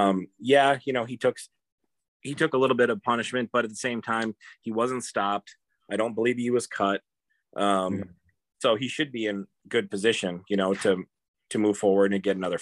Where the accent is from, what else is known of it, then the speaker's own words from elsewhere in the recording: Minnesota, United States; as a Minnesotan, I feel obligated to point out all of those judges from Illinois.